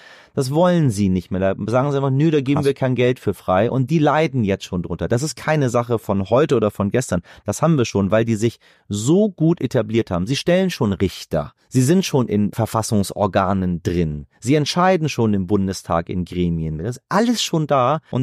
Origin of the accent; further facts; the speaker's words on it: Iran; now in Germany; Ich spreche fließend Deutsch, ich begehe keine Straftaten, lebe in diesem Land, zahle meine Steuern, aber ich sehe mich immer mehr als Iraner.